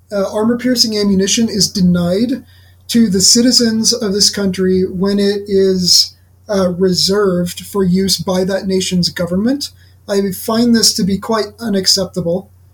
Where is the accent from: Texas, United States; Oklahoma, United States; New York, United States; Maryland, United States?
Oklahoma, United States; And then, of course, you know, like I grew up in Oklahoma.